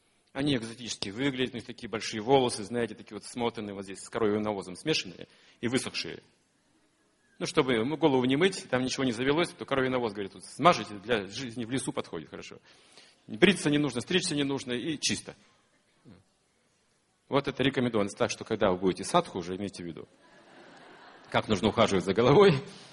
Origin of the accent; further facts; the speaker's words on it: Russia; Я из России.